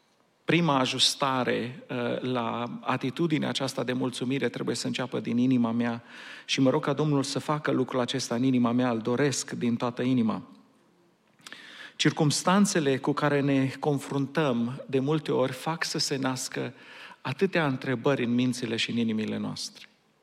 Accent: Romania; now in United States; M-am gândit și am mulțumit Domnului că sunt român, că m-am născut în România. Îi mulțumesc Domnului pentru acest lucru. Îi mulțumesc Domnului pentru America, țara aceasta la care am venit

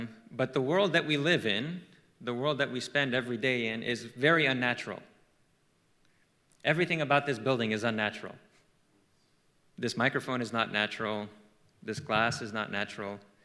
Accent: Arizona, United States; You all live in California. I'm from Arizona. Arizona is a bit wilder than California.

